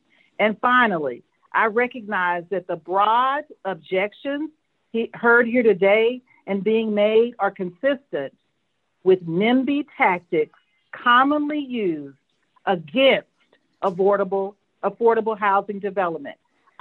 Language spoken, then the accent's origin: English; Houston, Texas, United States; I was born and raised in Third Ward, Texas, and I am currently a resident of Third Ward, Texas.